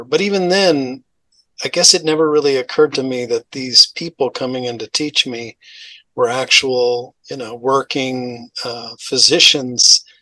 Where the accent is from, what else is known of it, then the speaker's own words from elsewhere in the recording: Dallas, Texas, United States; So I'm a native Texan. So I was born in West Texas and then kind of grew up in the Dallas area.